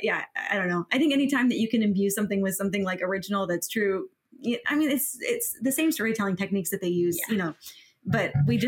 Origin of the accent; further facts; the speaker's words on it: Louisiana, United States; Very southern. I'm from Louisiana